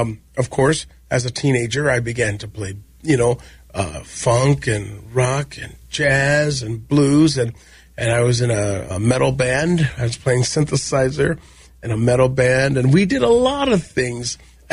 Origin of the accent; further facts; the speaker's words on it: Iowa, United States; growing up in Iowa, you know, detasseling corn in the summer and then you know, spending as much time on the piano as I could in summer.